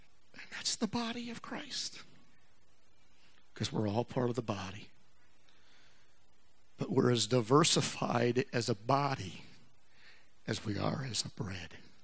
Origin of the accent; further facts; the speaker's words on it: Texas, United States; I came from Texas. They got a different way of thinking in Texas.